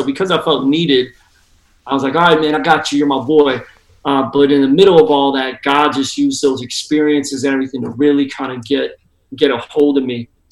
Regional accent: Philadelphia, Pennsylvania, United States; Well, originally I'm from Philly, and so not too far from you guys.

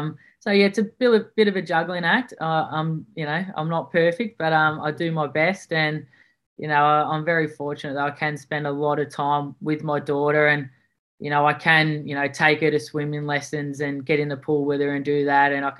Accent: Melbourne, Victoria, Australia; moved away as an adult; now in Kingscliff, Australia; I'm originally from Melbourne. I grew up and lived my first 25 years in Melbourne, and now 5 years ago moved to northern New South Wales. So I live in Kingscliff or Casuarina now, which is right on the border of New South Wales and Queensland

